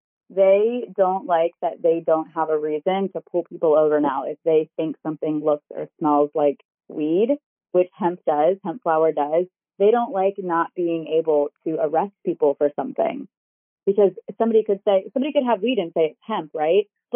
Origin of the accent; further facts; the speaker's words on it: Baltimore, Maryland, United States; now in Medford, United States; So I was born and raised in Baltimore